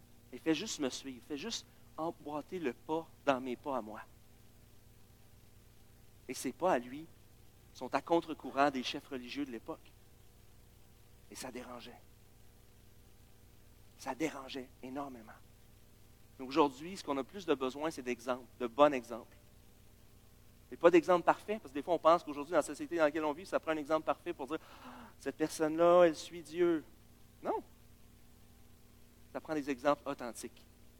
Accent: Quebec City, Quebec, Canada; Moi, je viens de Limoilou, là. Je suis fier de ça.

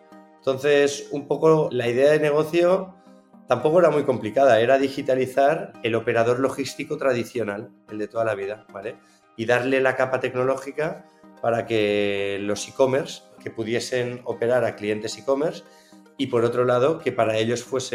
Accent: Barcelona, Catalonia, Spain; also born or lived in Brazil; es bastante obvio que soy catalán, he nacido en Barcelona y me he criado siempre aquí.

